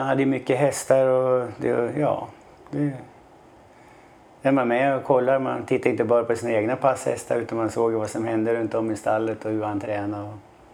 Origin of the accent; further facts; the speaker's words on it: Sundsvall, Västernorrland County, Sweden; jag är från Sundsvall då. 3 mil utanför Sundsvall. Och min pappa var jordbrukare, eller skogsbonde kan man säga.